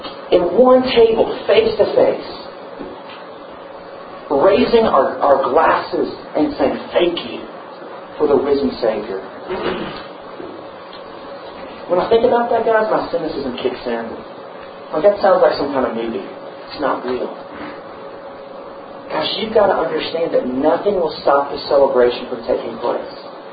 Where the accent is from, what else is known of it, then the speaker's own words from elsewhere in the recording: Memphis, Tennessee, United States; I'm not from North Carolina. And a lot of people where I grew up in Memphis flew out to North Carolina because they're family friends of ours.